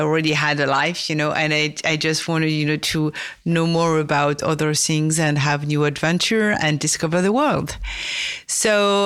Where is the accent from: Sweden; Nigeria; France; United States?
France; accent: French; English is a second language; moved away; So I was born and raised in France. It's not a surprise with my accent.